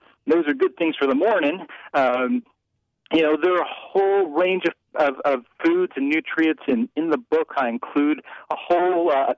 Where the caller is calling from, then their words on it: Baltimore, Maryland, United States; I'm in Baltimore, Maryland.